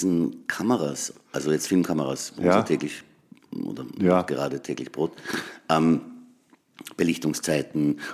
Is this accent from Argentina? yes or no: no; Graz, Styria, Austria; Hoffentlich sehen wir uns ja dann in meiner Heimatstadt Graz.